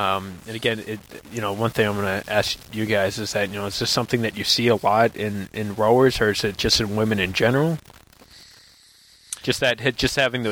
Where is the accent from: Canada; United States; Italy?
Canada; I'm Canadian, actually.